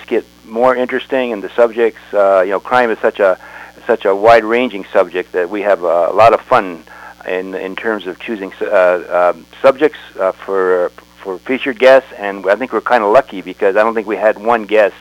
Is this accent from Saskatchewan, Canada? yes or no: no; Thunder Bay, Ontario, Canada; from Thunder Bay, Canada, which is also my hometown